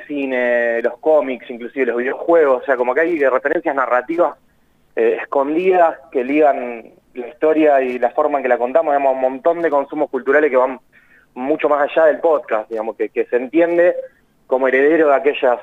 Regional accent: Rosario, Santa Fe, Argentina; Soy rosarino.

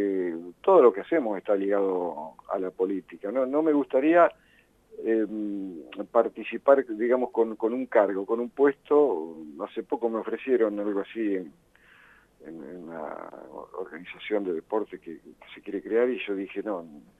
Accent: Argentina; Yo estoy acostumbrado a ser argentino porque hace 68 años que soy argentino

